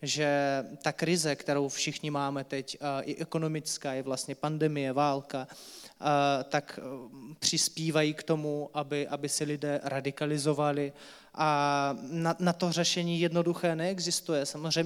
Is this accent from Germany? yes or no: no; Russia; Czech is a second language; moved away as an adult; Měl jsem představu, samozřejmě když jsem odjížděl z Ruska, tak mě bylo 18.